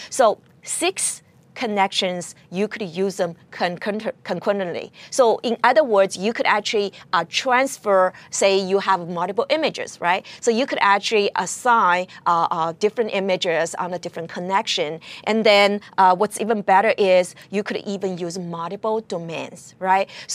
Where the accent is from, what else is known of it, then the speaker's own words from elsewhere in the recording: California, United States; You may actually maybe go through California. that's actually where my hometown is. I'm actually based in Silicon Valley.